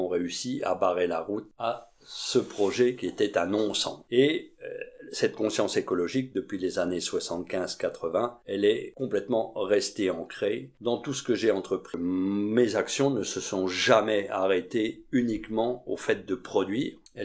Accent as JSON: {"language": "French", "town": "Saint-Père", "region": "Bourgogne-Franche-Comté", "country": "France", "said": "donc je suis originaire de Saint-Père, près de Vézelay, en Bourgogne. Je suis fils et petit-fils d'agriculteurs."}